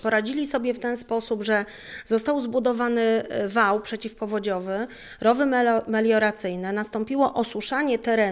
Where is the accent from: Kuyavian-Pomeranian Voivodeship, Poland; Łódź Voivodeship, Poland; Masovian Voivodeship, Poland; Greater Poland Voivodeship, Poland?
Kuyavian-Pomeranian Voivodeship, Poland; Grudziądz; jako rodowita Grudziądzanka przyszłam i miałam uczyć o Kociewiu